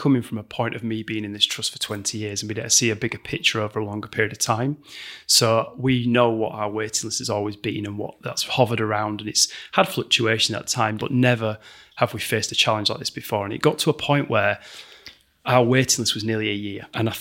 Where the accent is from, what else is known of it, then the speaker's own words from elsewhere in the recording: Bradford, Yorkshire and the Humber, United Kingdom; I grew up local. I'm from Little Horton over at BD5.